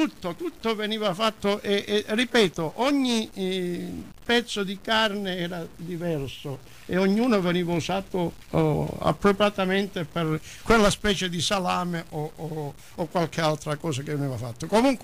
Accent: Calabria, Italy; questa tradizione calabrese, perché noi siamo calabresi, il salame calabrese è uno dei migliori al mondo.

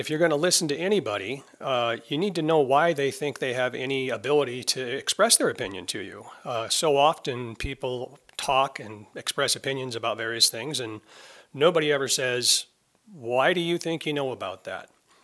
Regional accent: Sandpoint, Idaho, United States; I was born in Sandpoint in 1969. My wife was born here the same year. My mother was born here, and my father moved here in 1949.

